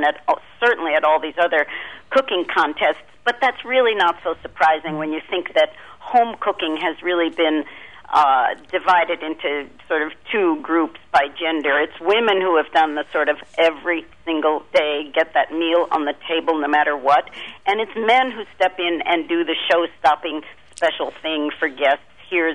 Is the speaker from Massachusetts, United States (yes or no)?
no; New York, United States; And just speaking only as a New Yorker, I have to say the idea of an indulgent Scrapple recipe sounds very startling